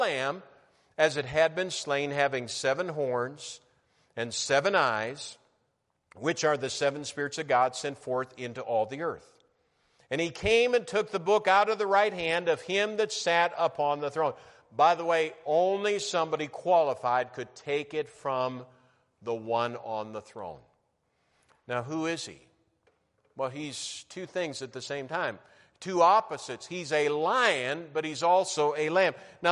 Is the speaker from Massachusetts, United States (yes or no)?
no; New Ulm, Minnesota, United States; Now, by the way, I grew up in New Ulm, Minnesota. New Ulm's a small town.